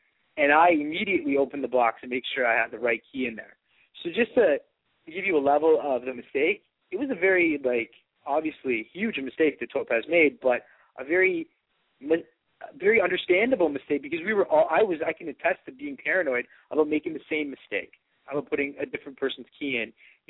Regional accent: Scarborough, Ontario, Canada; Yes, we are. We're both from Scarborough. We live about not even 5-10 minutes away.

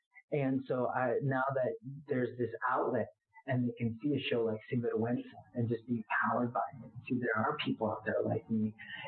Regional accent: Texas, United States; I remember when I was growing up in Texas, 17 years old, and I didn't know where to go.

